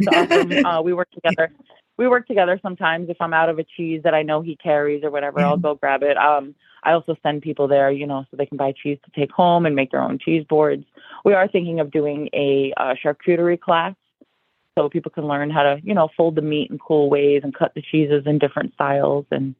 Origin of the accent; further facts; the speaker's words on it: New York City, New York, United States; I've always been a city person. I grew up in New York City.